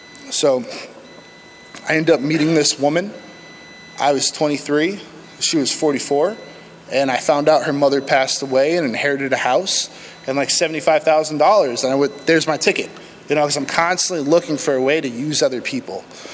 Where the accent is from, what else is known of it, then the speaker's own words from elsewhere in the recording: Massachusetts, United States; And I think I neglect to mention that I'm actually from Massachusetts.